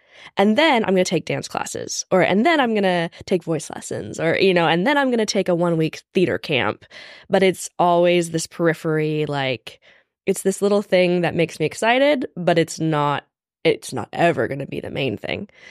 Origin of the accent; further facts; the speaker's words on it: Washington, United States; So similarly, I grew up in Washington, like 45 minutes from Mariah